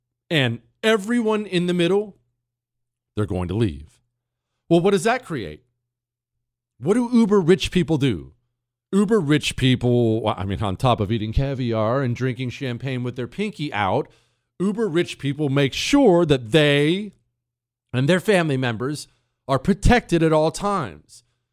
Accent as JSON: {"language": "English", "region": "Ohio", "country": "United States", "tie": "born there", "also_born_or_lived": "Montana", "said": "You know, I don't come from New York City. I was born in Ohio. I've lived in Montana, which is as country as it gets. I now live in the Houston area, which isn't country, but I'm more of a rural person."}